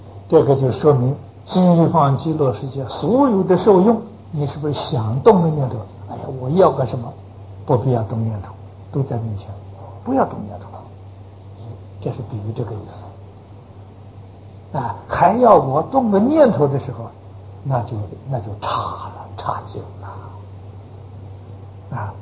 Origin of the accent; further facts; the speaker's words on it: China; 那就是我们中国人嘛